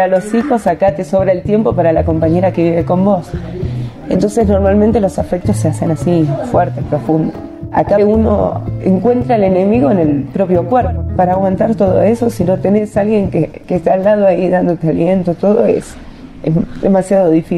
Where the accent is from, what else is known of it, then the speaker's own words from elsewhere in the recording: Buenos Aires, Argentina; soy de Buenos Aires, Argentina. Mi edad es de 33 años.